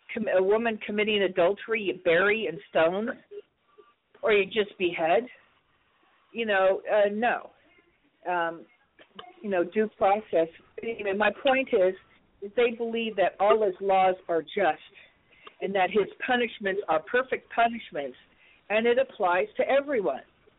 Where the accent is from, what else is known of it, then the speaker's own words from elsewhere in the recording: United States; I'm an American. I believe in freedom.